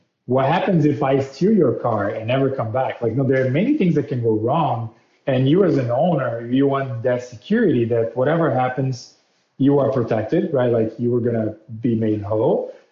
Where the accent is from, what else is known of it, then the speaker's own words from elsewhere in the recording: Brazil; moved away as an adult; now in United States; So my background is, like, I'm originally from Brazil. I came to the US to go to business school.